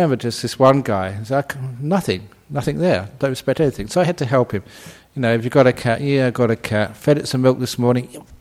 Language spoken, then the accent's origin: English; England, United Kingdom; You know, I grew up in Northern Europe, you know, in England, and January, February, everything is so dead.